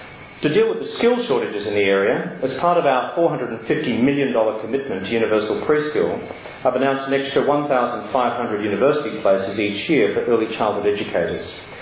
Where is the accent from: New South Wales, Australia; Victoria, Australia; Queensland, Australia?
Queensland, Australia; In my home state of Queensland